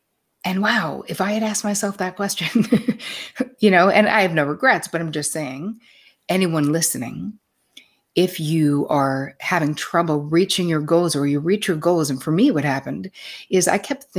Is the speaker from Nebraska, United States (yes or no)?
no; New York, United States; And I'm a New Yorker, so of course I think it's great.